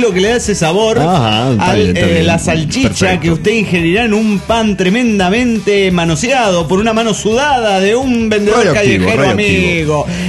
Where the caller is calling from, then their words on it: Montreal, Quebec, Canada; desde Montreal, Canadá.